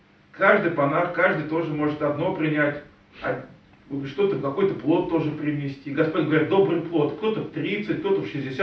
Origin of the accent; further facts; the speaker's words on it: Belarus; мы из Беларуси можем смотреть и видеть все проблемы.